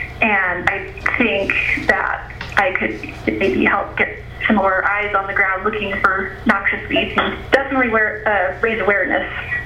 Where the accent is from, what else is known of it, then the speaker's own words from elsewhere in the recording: Michigan, United States; where I grew up in Berrien County, Michigan, it's one of the bigger agricultural areas